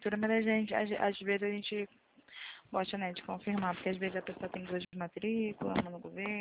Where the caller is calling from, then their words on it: Rio de Janeiro, Brazil; Eu falo do Rio de Janeiro mesmo.